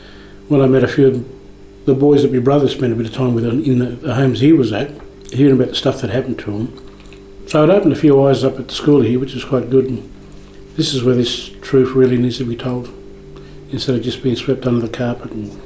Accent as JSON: {"language": "English", "region": "New South Wales", "country": "Australia", "said": "I'm from Canambal and a proud elder of the Wellwood people, North West New South Wales."}